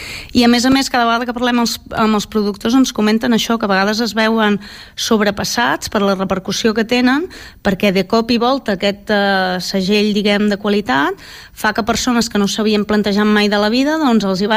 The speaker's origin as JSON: {"language": "Catalan", "region": "Catalonia", "country": "Spain", "said": "Clar, jo soc del Baix Empordà, jo tiro més a el que és..."}